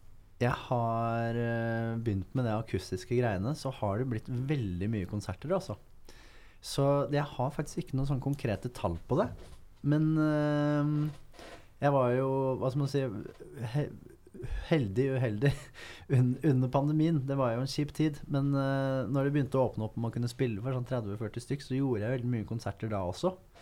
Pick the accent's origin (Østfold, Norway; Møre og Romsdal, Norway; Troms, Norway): Østfold, Norway; Fredrikstad; Det da jeg vokste opp i Fredrikstad